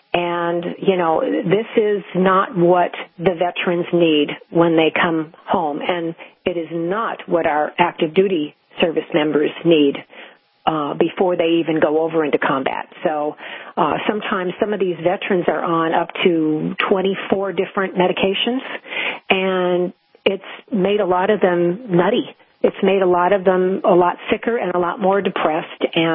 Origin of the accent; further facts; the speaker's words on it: Minnesota, United States; We're here from, I'm from Minnesota